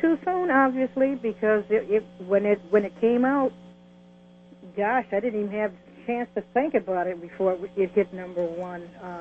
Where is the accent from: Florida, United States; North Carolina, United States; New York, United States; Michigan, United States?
Michigan, United States; Salem; born there; Well, actually, I was born near Detroit, about 35 miles. It's a little village, and it's called Salem. And to this day, they do not have a stoplight yet.